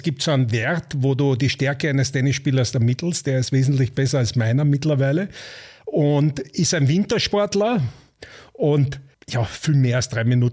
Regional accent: Austria; wenn du abschwingst als Österreicher noch dazu und eine gute Platzierung hast

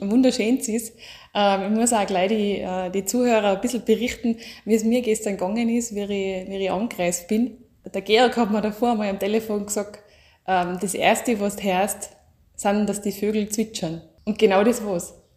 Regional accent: Tyrol, Austria; bei uns in Tirol

